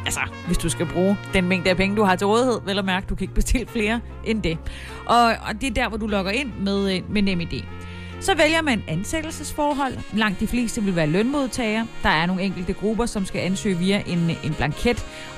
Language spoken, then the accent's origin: Danish; Haderslev, Region of Southern Denmark, Denmark; Og en af dem er fra Haderslev, min gamle hjemby.